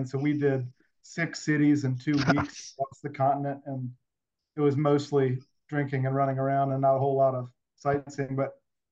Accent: Atlanta, Georgia, United States; now in Asheville, United States; I'm not. I grew up outside of Atlanta. So I spent the majority of my time in suburban Atlanta and then moved up here in the end of 2018.

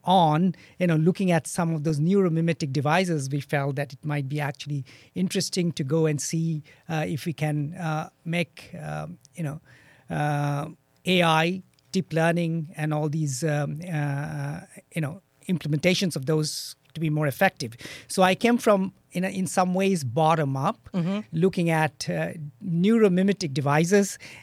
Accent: India; growing up in India.

